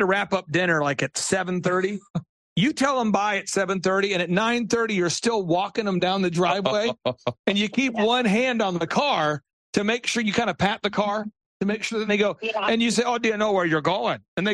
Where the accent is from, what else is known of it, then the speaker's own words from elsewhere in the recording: Minnesota, United States; I grew up in Minnesota